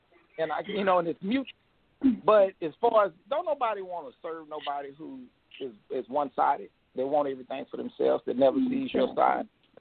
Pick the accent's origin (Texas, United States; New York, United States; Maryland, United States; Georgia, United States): Texas, United States; now in California, United States; I'm in California. I'm a transplant from Texas.